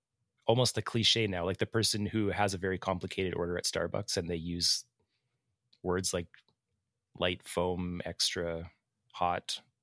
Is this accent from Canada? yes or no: yes; Edmonton, Alberta, Canada; We're two chefs from Edmonton, Alberta, Canada.